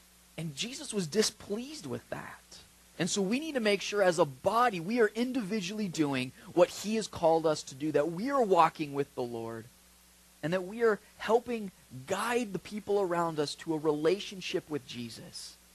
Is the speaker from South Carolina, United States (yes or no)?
no; Cottonwood, California, United States; also born or lived in Red Bluff; now in Chico, United States; And I mean, I grew up in Cottonwood and Red Bluff, and you know, and the thing is does anybody know where Cottonwood is?